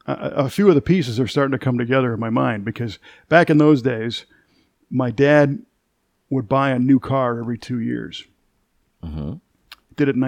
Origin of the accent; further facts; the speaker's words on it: Park Ridge, Illinois, United States; happened to drive through my hometown of Park Ridge, Illinois.